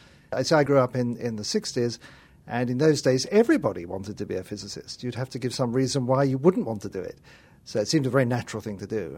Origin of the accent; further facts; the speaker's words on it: England, United Kingdom; I grew up in England